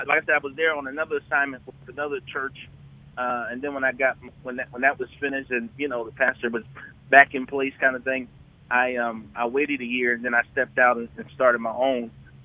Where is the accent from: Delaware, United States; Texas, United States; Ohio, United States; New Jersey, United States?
Delaware, United States; Wilmington; moved away as an adult; now in Atlanta, United States; I'm born and raised in Delaware, Wilmington, Delaware.